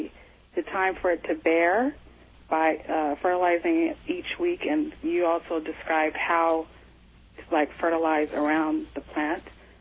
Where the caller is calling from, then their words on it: Los Angeles, California, United States; I'm calling from Los Angeles.